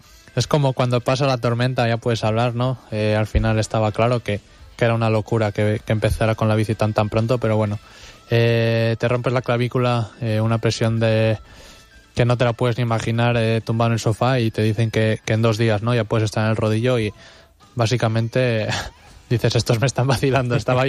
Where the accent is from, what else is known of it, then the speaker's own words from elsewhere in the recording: Benidorm, Valencian Community, Spain; somos de Benidorm, somos de la Costa Blanca